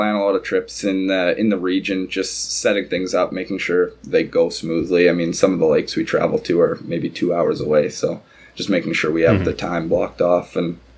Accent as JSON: {"language": "English", "town": "Kenora", "region": "Ontario", "country": "Canada", "tie": "born or raised there", "said": "I grew up in Kenora, Ontario, Sunset Country."}